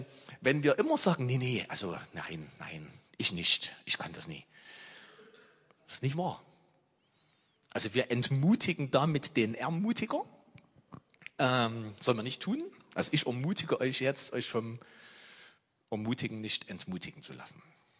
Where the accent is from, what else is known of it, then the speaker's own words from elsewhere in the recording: Germany; wie wir da ticken, insbesondere als Deutsche.